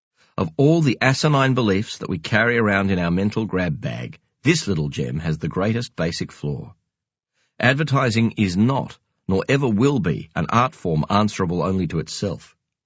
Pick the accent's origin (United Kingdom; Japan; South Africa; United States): South Africa; I wrote about what I knew, growing up in South Africa.